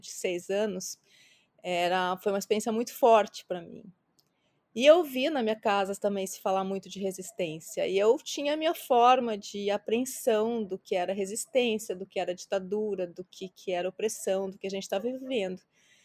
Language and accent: Portuguese; Ijuí, Rio Grande do Sul, Brazil; Quando eu tinha entre 5 e 6 anos de idade, eu morava em Ijuí, eu nasci e me criei em Ijuí, no interior do Rio Grande do Sul.